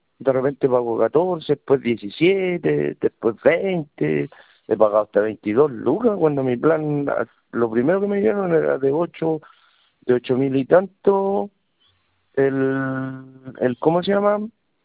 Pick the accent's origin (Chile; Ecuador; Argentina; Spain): Chile; Coronel, Biobío; Y yo fui a Concepción, porque yo soy de Coronel.